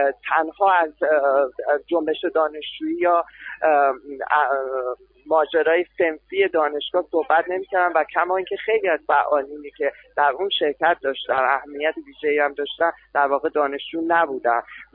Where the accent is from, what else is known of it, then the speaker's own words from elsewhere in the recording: Iran; moved away; من الان 3 سال از ایران آمدم بیرون فرار کردم